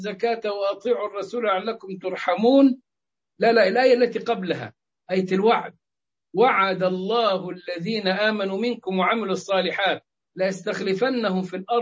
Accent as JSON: {"language": "Arabic", "region": "Upper Egypt", "country": "Egypt", "said": "واحد صعيدي مثلي، أنا صعيدي"}